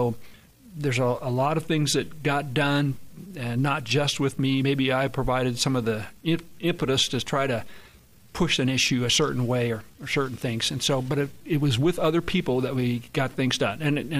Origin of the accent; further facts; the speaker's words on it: John Day, Oregon, United States; now in Tillamook, United States; my wife and I both grew up in Eastern Oregon. I grew up in John Day, and she grew up in La Grande. So we're kind of going back home.